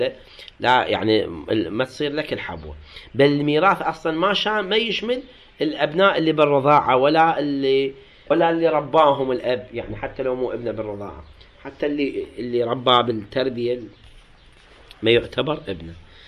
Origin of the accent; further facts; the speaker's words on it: Iraq; هاي عندنا بالعراق يسموه سبيعي